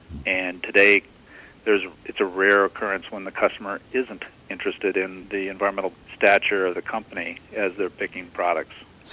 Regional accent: South Dakota, United States; I actually grew up in South Dakota and taught school for a couple of years before getting into industry.

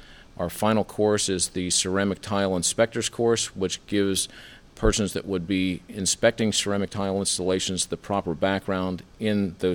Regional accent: Altoona, Pennsylvania, United States; Originally, I am from Altoona, Pennsylvania, and had a retail store as well as a tile installation firm for 26 and one half years.

